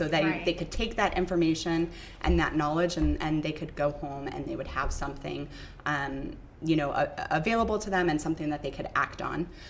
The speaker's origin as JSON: {"language": "English", "town": "Fresno", "region": "California", "country": "United States", "said": "And so living in the Bay Area with my husband, and we're from Fresno and he's from Clovis."}